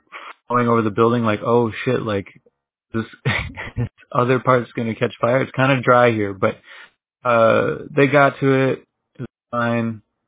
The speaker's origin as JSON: {"language": "English", "town": "Minneapolis", "region": "Minnesota", "country": "United States", "said": "Yeah, I'm from the Twin Cities."}